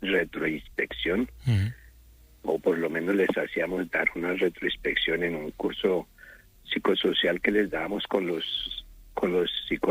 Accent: Colombia; Yo soy colombiano, soy educador, tengo una licenciatura en educación para mayores. Allá en Colombia se le dice adultos, pues.

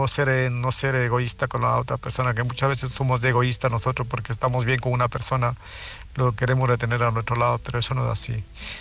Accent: Murcia, Region of Murcia, Spain; y soy de Murcia

